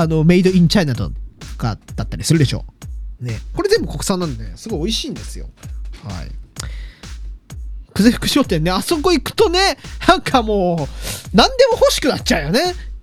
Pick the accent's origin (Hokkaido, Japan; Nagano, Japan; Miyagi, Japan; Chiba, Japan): Hokkaido, Japan; そう、いや道民だからさ